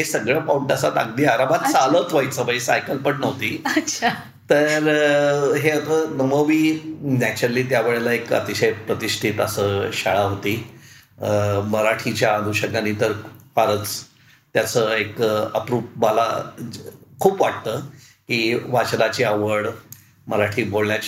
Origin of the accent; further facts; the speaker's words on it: Pune, Maharashtra, India; मी पूर्णपणे पुणेकर आहे. Born bottom Pune म्हटलं तरी चालेल, आणि तोही सदाशिवपेठ आणि नारायणपेठ.